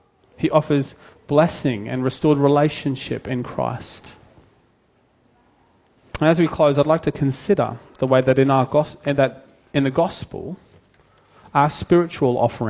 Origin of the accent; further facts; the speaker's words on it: United Kingdom; Sorry, I'm British, that's why that joke's funny.